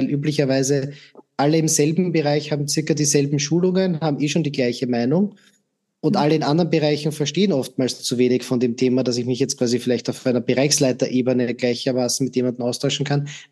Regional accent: Austria; Als Österreicher und einem kleineren Land

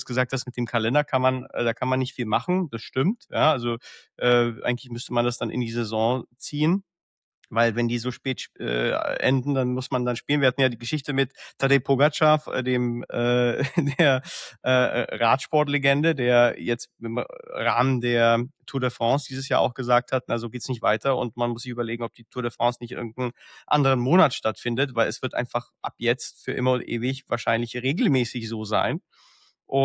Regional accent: Czechia; Also zum Beispiel Tschechien, wo ich herkomme, da gibt es keine Veranstaltung nach April.

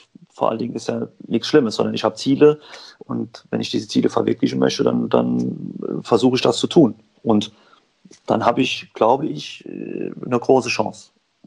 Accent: Saarbrücken, Saarland, Germany; Ja, ich bin in Saarbrücken am Landesstützpunkt groß geworden.

